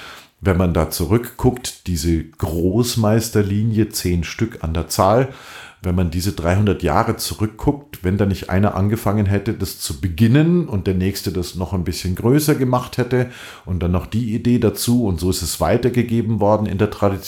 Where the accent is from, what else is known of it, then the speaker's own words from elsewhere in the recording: Germany; Bei uns in Deutschland, eins der höchsten Güter, die wir haben, ist Brot.